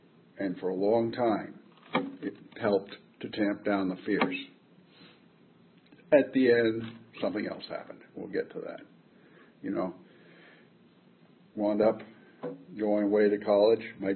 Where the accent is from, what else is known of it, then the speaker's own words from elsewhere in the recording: Bronx, New York, United States; born there; So, to begin at the beginning, I was born in the Bronx, New York.